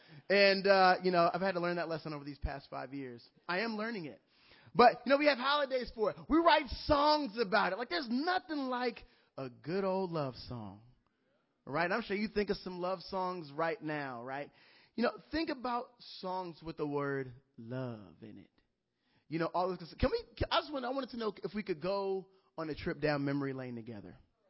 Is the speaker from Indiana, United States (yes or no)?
yes; Fort Wayne, Indiana, United States; We're originally from Fort Wayne, Indiana. That's where we grew up.